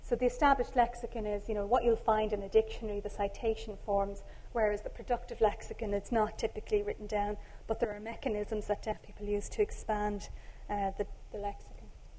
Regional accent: Dublin, Leinster, Ireland; I grew up in Cabra, so the Schools for the Deaf were literally just up the road from me.

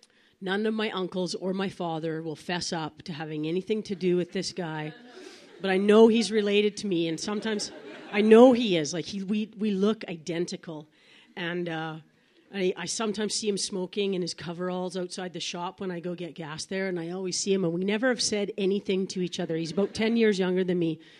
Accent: Yukon, Canada; So I guess all you have to know is I come from the Yukon. Do you know where that is? It's close to Alaska. It's a country. It's Canada.

